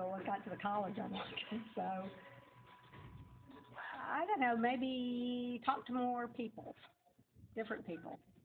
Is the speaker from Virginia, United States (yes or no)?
no; Memphis, Tennessee, United States; I grew up here in Memphis. I went to White Station High School.